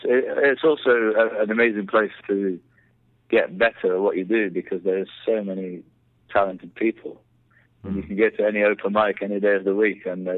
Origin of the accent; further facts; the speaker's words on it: Portugal; I grew up in Portugal, so I'm half English.